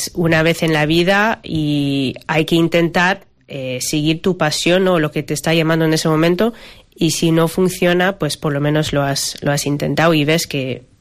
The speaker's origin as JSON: {"language": "Spanish", "country": "Hong Kong", "tie": "born or raised there", "said": "Soy de Hong Kong, eso es. Nací y crecí allá. Mi madre es de China, de Shanghái, y mi padre es de Estados Unidos, pero lleva más de 40 años viviendo en Asia."}